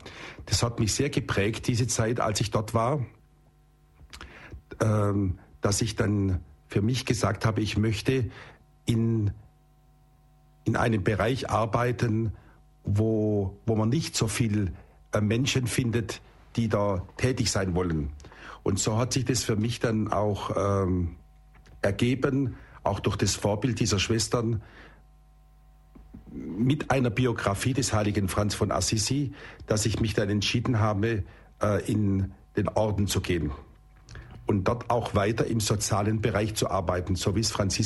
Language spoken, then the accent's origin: German; Rottweil, Baden-Württemberg, Germany; in meiner Heimatstadt Rottweil